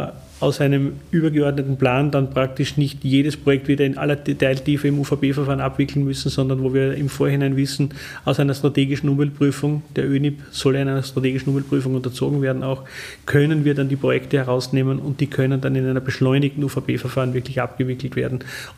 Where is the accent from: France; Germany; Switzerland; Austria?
Austria; wir als Österreicher